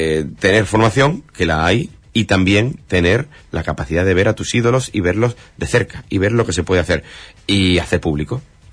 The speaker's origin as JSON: {"language": "Spanish", "town": "Huelva", "region": "Andalusia", "country": "Spain", "said": "he dicho que soy de Huelva"}